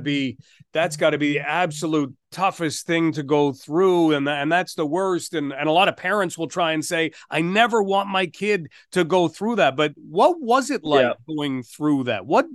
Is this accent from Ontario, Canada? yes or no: yes; Ottawa, Ontario, Canada; growing up in the Ottawa area